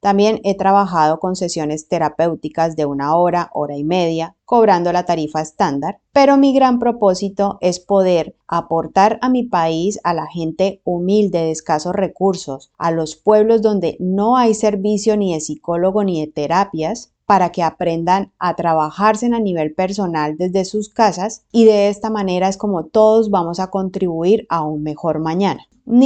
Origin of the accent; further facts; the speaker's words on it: Colombia; trabajar de forma online en Colombia cuando me regrese a mi tierrita preciosa